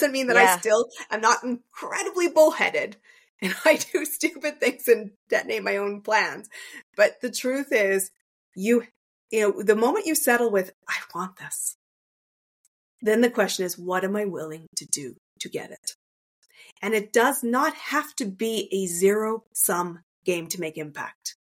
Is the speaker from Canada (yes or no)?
yes; Canada; I'm Canadian.